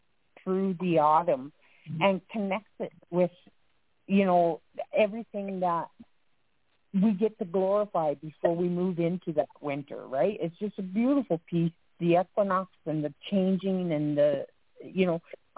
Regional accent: Atlantic Canada, Canada; I grew up on ice. I grew up in Atlantic Canada where the days were extremely short in the winters.

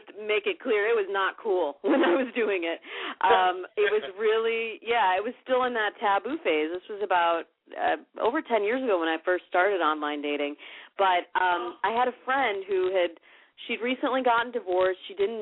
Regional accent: Midwest, United States; now in California, United States; Well, I come from the Midwest, and I moved out to California with big dreams of being in the entertainment biz.

